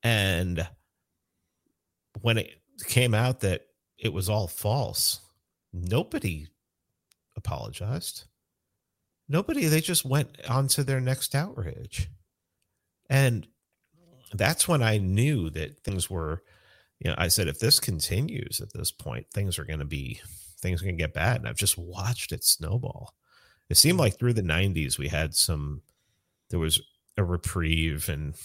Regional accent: New York, United States; I mean, I grew up in a time in the Bronx when we didn't even really address race. It was, I got out of New York like right before Sharpton started his shit.

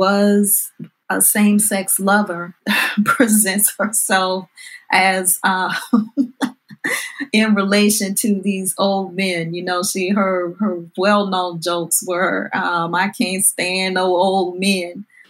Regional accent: the South, United States; And so I'm always connected because I'm a Southern girl.

